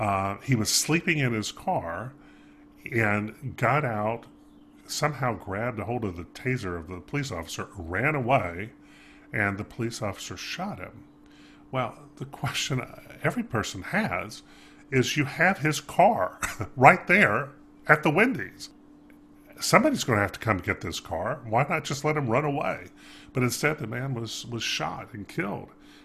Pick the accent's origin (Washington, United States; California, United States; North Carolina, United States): North Carolina, United States; Fayetteville; Well, and they went up through where I came as my hometown, Fayetteville, North Carolina.